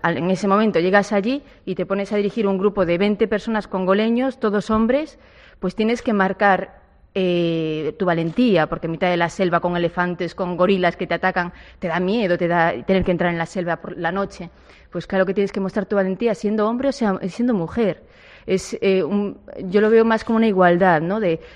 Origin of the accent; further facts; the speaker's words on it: Ferrol, Galicia, Spain; born there; yo amo Ferrol, o sea, Ferrol es mi ciudad natal y es mi patria, ¿no? Mi pequeña patria